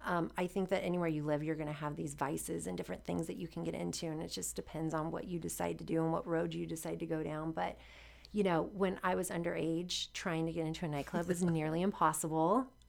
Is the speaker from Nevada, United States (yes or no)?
yes; Boulder City, Nevada, United States; also born or lived in Las Vegas; living in Boulder City, but going to school in Vegas. So I would commute, and I went to Bishop Gorman.